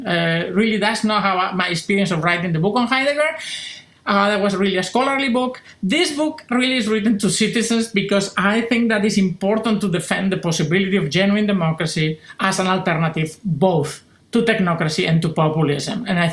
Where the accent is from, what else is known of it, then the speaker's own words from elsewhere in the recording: Spain; I grew up in Spain, as you mentioned, so I grew up in a dictatorship, in Franco's dictatorship